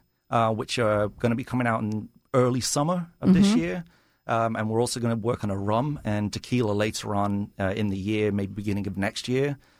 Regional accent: United Kingdom; now in United States; I'm English originally. My partner's Australian, but we're both American citizens.

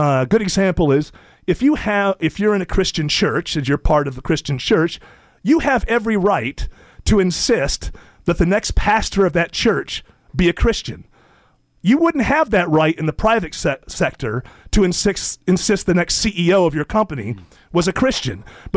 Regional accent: United States; I'm an American who respects those that disagree with him.

